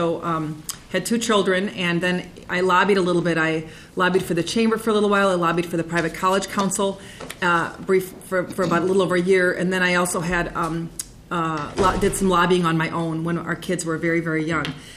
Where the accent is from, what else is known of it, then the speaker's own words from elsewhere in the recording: Minnesota, United States; I grew up in Minnesota, both my husband and I did, and grew up in the western suburbs on the other side of the river, and attended college out of state in New York State, Skidmore College.